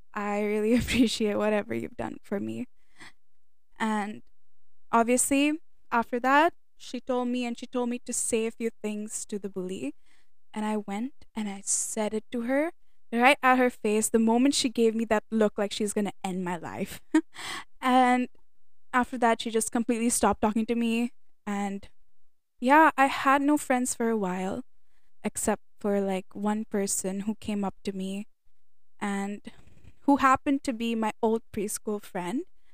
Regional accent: India; Being an Indian

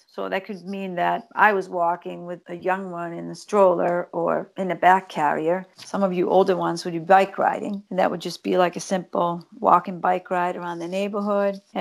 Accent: Sweden; now in United States; I grew up skiing, cross country and downhill. I grew up in Sweden.

